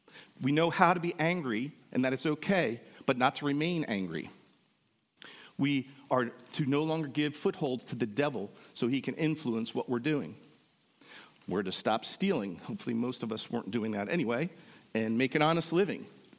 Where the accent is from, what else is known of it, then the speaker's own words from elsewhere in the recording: New Jersey, United States; And growing up in New Jersey, of course, taking over a family business could be quite lucrative